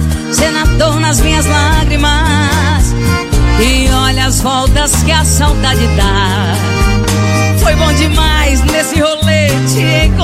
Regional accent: Mato Grosso do Sul, Brazil; Essa música vai pra todos os laçadores do Mato Grosso do Sul, minha terra.

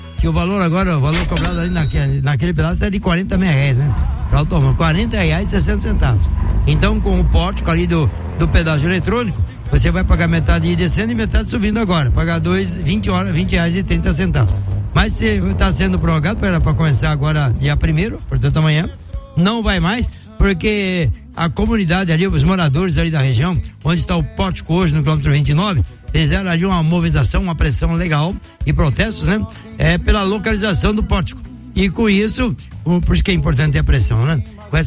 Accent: Caxias do Sul, Rio Grande do Sul, Brazil; sou de Caxias do Sul, tô com um cargueiro DAF.

